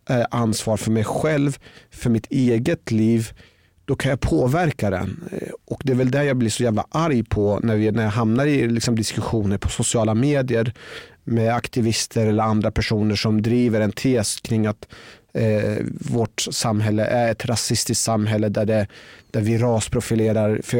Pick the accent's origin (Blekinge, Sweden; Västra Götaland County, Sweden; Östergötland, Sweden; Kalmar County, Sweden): Östergötland, Sweden; Norrköping; Jag växte upp i Sverige och hade egentligen ett väldigt bra liv. Jag växte upp hos en svensk familj och hade många vänner. Jag växte upp i Norrköping